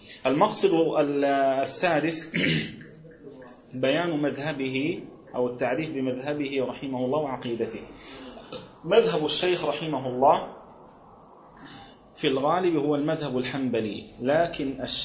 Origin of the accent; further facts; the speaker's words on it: Gaza, Gaza Strip, Palestine; يا شيخ أنا من غزة ومن فلسطين يعني